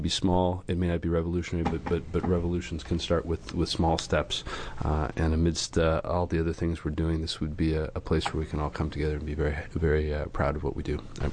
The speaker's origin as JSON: {"language": "English", "town": "Beaverton", "region": "Oregon", "country": "United States", "said": "from Beaverton."}